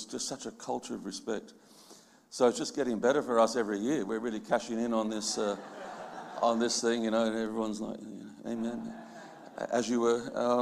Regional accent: Sydney, New South Wales, Australia; Not the way we did it when I was growing up in Sydney, you know

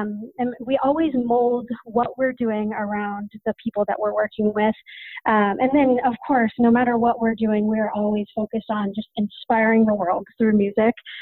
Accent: South Carolina, United States; geographically from South Carolina.

